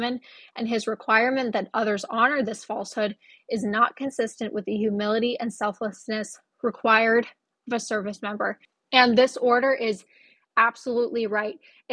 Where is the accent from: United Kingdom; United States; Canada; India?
United States; As an American, I want my taxpaying dollars to go towards a highly competent military.